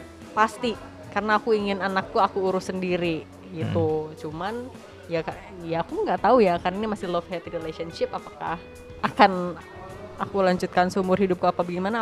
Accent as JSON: {"language": "Indonesian", "town": "Bandung", "region": "West Java", "country": "Indonesia", "moved": "yes", "lives_now": "Jakarta, Indonesia", "said": "Aku aja anaknya pindah dari Bandung. Orang Bandung kan sangat aku kamu ya. Aku pindah ke Jakarta, aku gak mau berubah jadi anak yang gue lo. Aku akan stick pada aku kamu."}